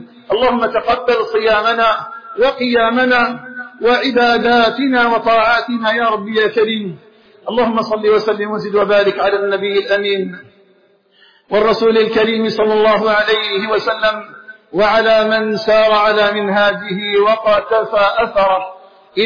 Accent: Algeria; بلدنا الجزائر

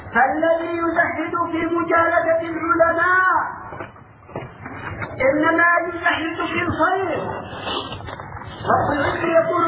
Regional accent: Yemen; عندنا في اليمن عند ان قامت على تبليس وتلبيس

